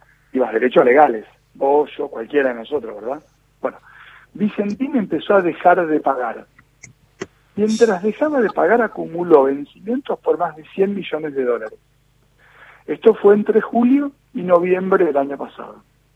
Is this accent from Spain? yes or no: no; Santa Fe, Argentina; Yo soy santafesino